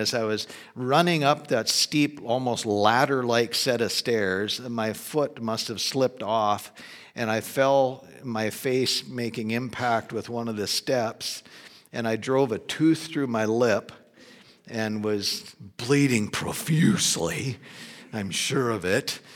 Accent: Wolf Point, Montana, United States; moved away; I grew up in Wolf Point. We lived there until 1969, and then moved from there to here.

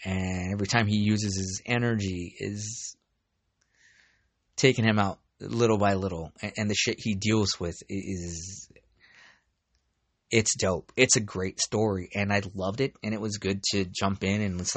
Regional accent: California, United States; I'm from Orange County, so feel free to hit me up, shoot the shit

